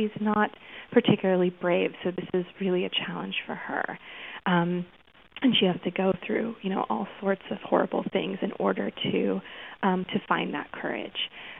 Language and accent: English; Mojave Desert, United States; You know, the desert is where I lived for 17 years while I was growing up, and it's a very, very stark place.